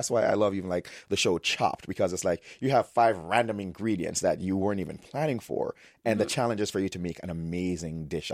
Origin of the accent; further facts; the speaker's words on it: Kingston, Jamaica; But what's interesting is growing up in Kingston in particular, we had the best the island had to offer